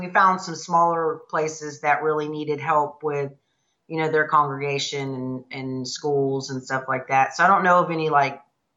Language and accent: English; Texas, United States; We grew up in Texas, so